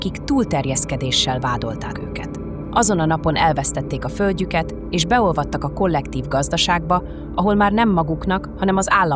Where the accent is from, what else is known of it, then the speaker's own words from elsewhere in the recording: Kecskemét, Bács-Kiskun, Hungary; Kecskemétre, ahol egy szerető, de szigorúan hagyományos értékeket valló katolikus családban nőttem fel.